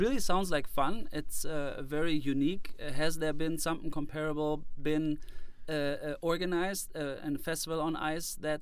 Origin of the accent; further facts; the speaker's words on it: Germany; English is a second language; I'm from Germany